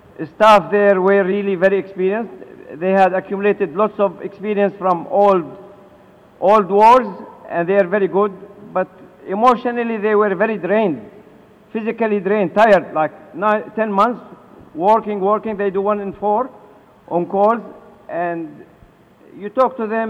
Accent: Sydney, New South Wales, Australia; Oh, we're coming from Australia. Oh, where's that? We haven't heard of you. Come on, we are from Sydney. Australia is a big country.

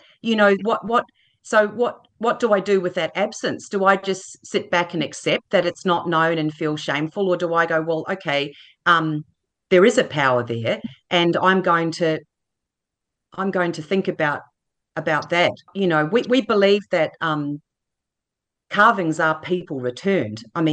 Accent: New Plymouth, Taranaki, New Zealand; Yeah, I grew up in Taranaki, so I was a school kid in New Plymouth.

